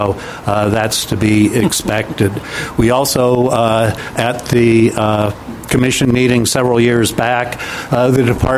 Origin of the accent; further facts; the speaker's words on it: Sammamish, Washington, United States; from Sammamish, Washington.